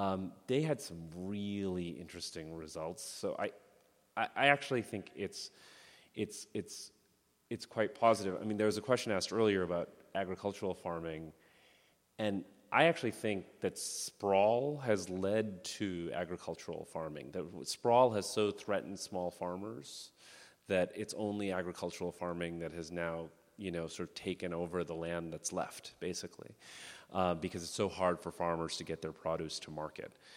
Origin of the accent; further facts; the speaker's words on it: Boston, Massachusetts, United States; other than my own personal experiences growing up in Boston with the BPD